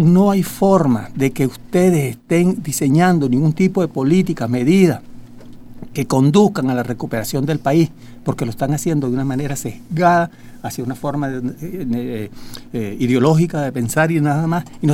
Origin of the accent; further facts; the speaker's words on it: Venezuela; no es que estamos preocupados como empresarios nada más, sino como ciudadanos venezolanos